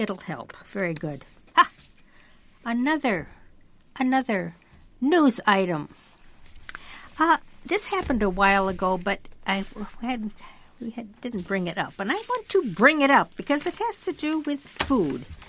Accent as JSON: {"language": "English", "region": "Wisconsin", "country": "United States", "tie": "born or raised there", "said": "I grew up in Wisconsin. We had a free milk break in the afternoon too"}